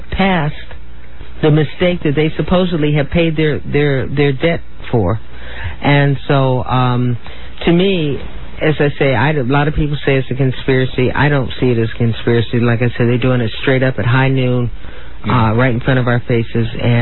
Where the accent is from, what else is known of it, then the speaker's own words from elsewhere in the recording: California, United States; I know I'm from California, and I know California even passed the law regarding medical marijuana